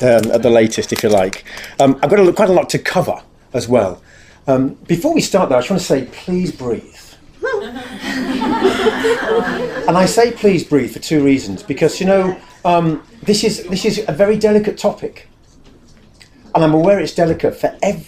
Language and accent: English; England, United Kingdom; We have a bit of an issue as English people and a lot across the Western world.